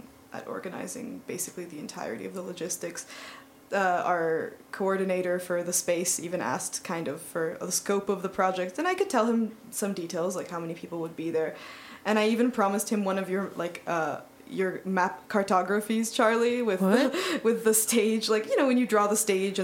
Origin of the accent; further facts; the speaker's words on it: Canada; Identical. I'm just Canadian.